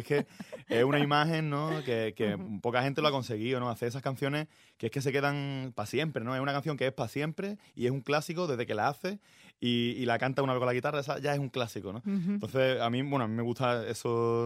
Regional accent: Málaga, Andalusia, Spain; pese a que yo soy de Málaga, ¿no?

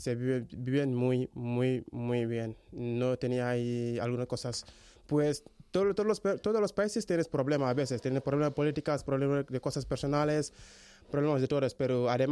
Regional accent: Serekunda, Gambia; nosotros vivimos en el centro, en Serecunda se llama, Serecunda. Uh-huh. Es que nosotros vivimos ahí con mi familia y todo, pero estamos muy bien ahí.

